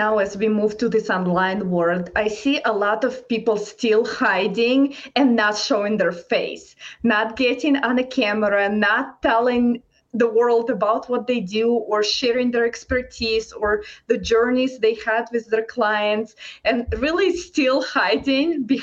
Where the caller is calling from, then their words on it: United States; I'm tuning in from United States and you are ahead of me.